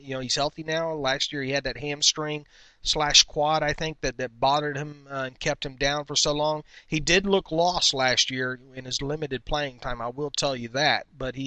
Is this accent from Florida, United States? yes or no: no; Erie, Pennsylvania, United States; moved away as an adult; I grew up in Erie, joined the Army in 1990, and haven't been back since.